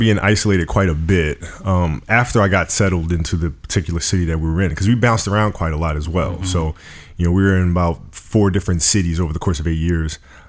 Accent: Italy; now in United States; being that I grew up in Italy, it was very important for me to have that as kind of an escape.

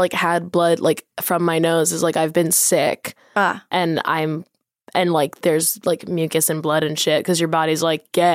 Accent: Philadelphia, Pennsylvania, United States; now in New York, United States; because I'm from Philly, and then I've been living in New York for the past 4.5 years, and I think I didn't realize how bad things smell.

